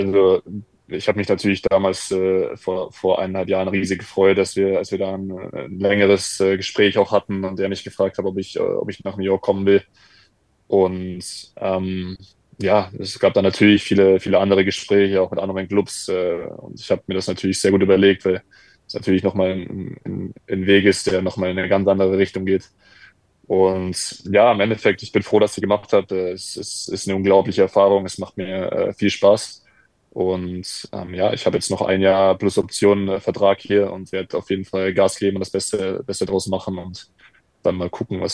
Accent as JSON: {"language": "German", "region": "Bavaria", "country": "Germany", "lives_now": "Mainz, Germany", "said": "für mich auch persönlich als Bayer war immer das Spiel gegen Bayern einfach besonders, weil ich auch in der Jugend von 60 gespielt habe."}